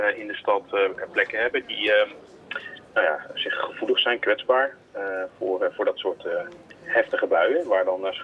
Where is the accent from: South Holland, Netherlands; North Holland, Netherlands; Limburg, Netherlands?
North Holland, Netherlands; Amsterdam; dan is natuurlijk wel de organisatie waar je het eerst naar kijkt, is Waternet als Amsterdammer.